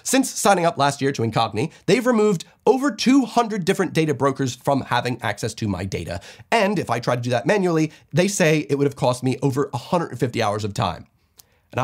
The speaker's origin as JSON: {"language": "English", "region": "New Jersey", "country": "United States", "tie": "born or raised there", "said": "I'm actually doing a big trip to my hometown in New Jersey, where I'm taking my girlfriend who has never been."}